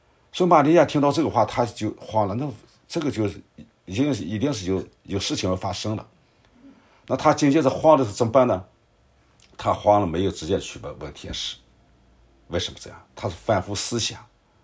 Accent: North China, China; 像北方我们老家以前就是，我记得小的时候

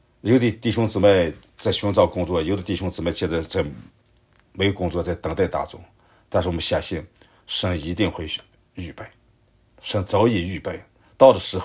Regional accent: North China, China; 我是北方农村长大的，我是放过羊的

